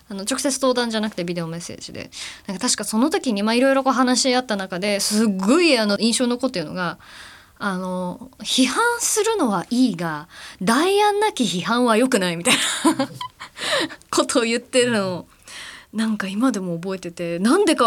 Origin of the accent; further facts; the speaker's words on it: Fukuoka, Japan; もう福岡市民が全体で盛り上がるお祭りなんで、懐かしい、行きたい、どんたく出たこともあるし